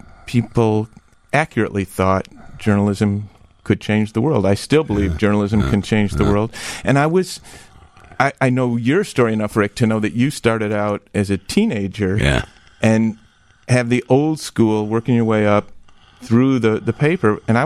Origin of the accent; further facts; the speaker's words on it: Downers Grove, Illinois, United States; So I grew up in Downers Grove, and, you know, was a really wonderful childhood out there.